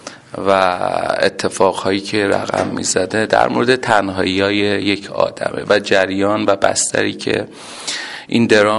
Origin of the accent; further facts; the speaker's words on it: Iran; moved away; سری واژگانی وجود داره که نشون میده یا حالا میتونه نشون بده که من یه آذریم و یک فرد، حالا میتونم بگم مهاجرم تو این شهر و اومدم داریم تو این شهر زندگی میکنم.